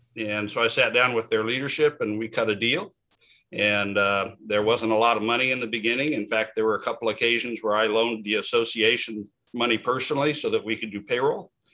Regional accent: Oregon, United States; But I was born and raised in Oregon, so I've been here my whole life.

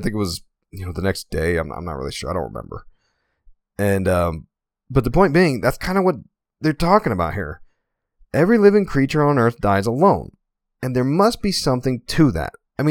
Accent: Pennsylvania, United States; now in Utah, United States; okay, so I grew up in Pennsylvania, right? PA? I grew up in PA. but I live in Utah, right? Because I was in the military, moved around a bunch. Here I am in Utah.

